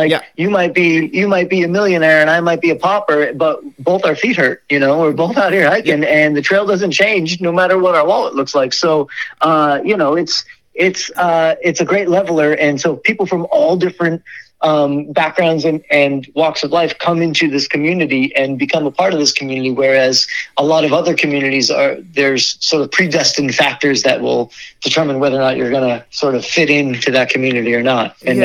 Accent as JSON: {"language": "English", "region": "East Coast", "country": "United States", "said": "I had been living on the West Coast and had planned on returning to Oregon post-AT, even though I'm from the East Coast."}